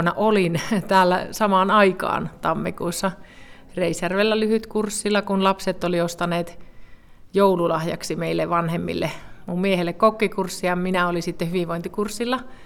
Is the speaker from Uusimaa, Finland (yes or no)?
no; Taipalsaari, South Karelia, Finland; ja tuun Taipalsaarelta.